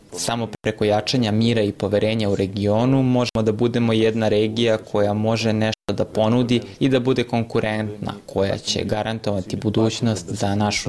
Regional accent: Albania; kao što i kod nas u Albaniji

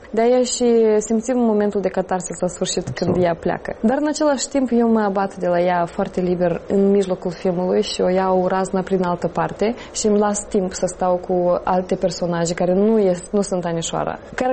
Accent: Moldova; eu sunt din Moldova și este țara mea

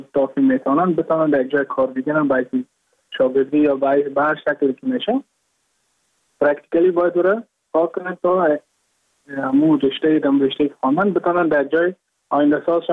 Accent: Mazar-i-Sharif, Balkh, Afghanistan; now in Goa, India; از مزار شریف هستم، از قریه شیرآباد که از قریه درافتاده مزار شریف بخش میباشم، که ما در سال 2019 ماه جون به هندوستان آمدم

